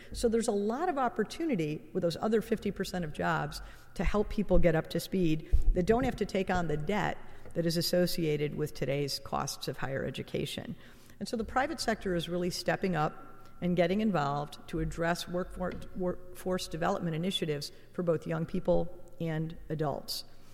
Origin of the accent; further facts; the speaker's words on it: Barrington, Illinois, United States; So being from the Midwest, I'm not from Indy, I'm from a Chicago suburb called Barrington in the northwest suburbs of Illinois, but I think we have something in common is that in that we're Midwesterners.